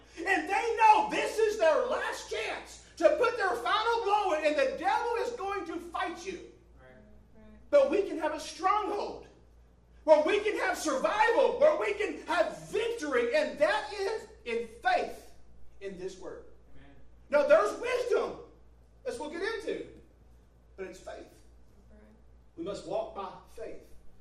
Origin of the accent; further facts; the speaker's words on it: Panama; I come from Panama. I can tell you all about Panama, the ins and outs of it.